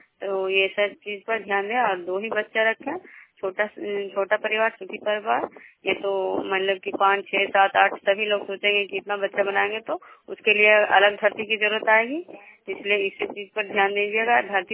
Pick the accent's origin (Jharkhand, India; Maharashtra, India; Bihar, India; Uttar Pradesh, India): Bihar, India; Vishnupur; मैं विष्णुपुर ग्राम खजरा पंचायत नालंदा जिला नगरनौसा प्रखंड की निवासी हूँ।